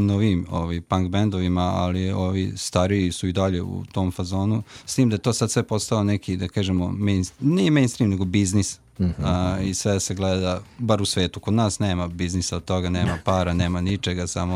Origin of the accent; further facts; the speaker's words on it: Vojvodina, Serbia; Ja sam iz Banata i bend je iz Banata, nastao na ovom Kneževcu.